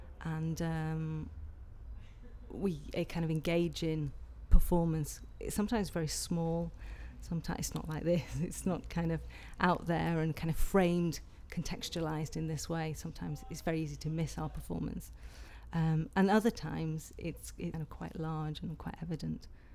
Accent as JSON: {"language": "English", "region": "South West England", "country": "United Kingdom", "said": "My age is 36. And I'm from Devon."}